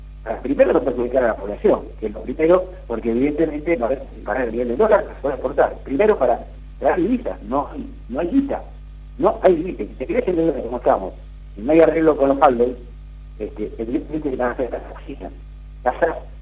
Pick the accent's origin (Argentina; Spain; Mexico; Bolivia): Argentina; recorres Jujuy, y realmente como argentino te da ganas de llorar.